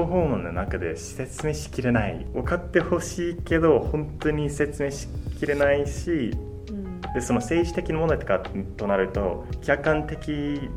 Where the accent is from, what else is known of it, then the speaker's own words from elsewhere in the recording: Ireland; Japanese is a second language; 僕もなんかアイルランド出身で